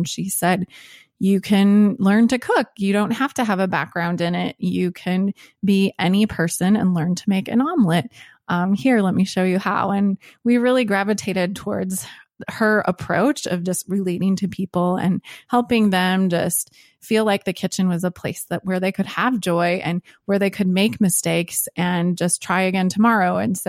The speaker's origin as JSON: {"language": "English", "region": "Minnesota", "country": "United States", "lives_now": "Indianapolis, United States", "said": "Yes, I'm from Minnesota originally, and Alex is from Indiana, and right now we reside in Indianapolis."}